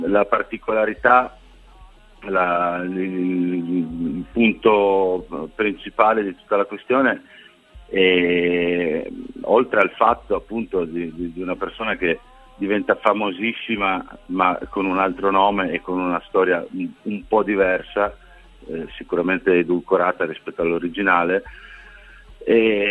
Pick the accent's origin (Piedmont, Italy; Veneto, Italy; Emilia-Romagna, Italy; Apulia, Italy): Piedmont, Italy; Turin; io diciamo originario di Torino, tra Ivrea e Torino.